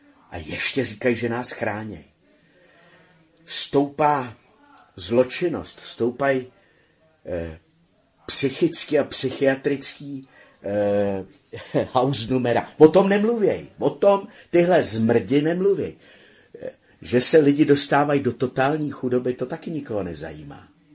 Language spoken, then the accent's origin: Czech; Bohemia, Czechia; born there; Já jsem se narodil v Čechách